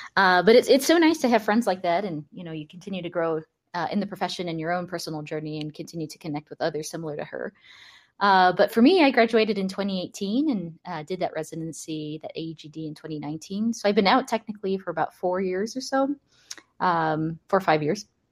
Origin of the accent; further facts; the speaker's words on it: El Paso, Texas, United States; I went to dental school in Houston. I'm from El Paso, Texas.